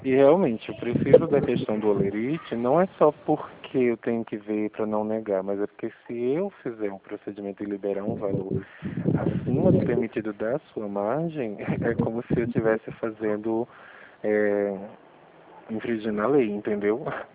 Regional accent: Pernambuco, Brazil; now in Rio Claro, Brazil; porque eu vim de Pernambuco

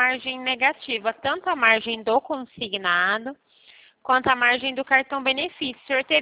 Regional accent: Paraná, Brazil; Ah, eu sou paranaense.

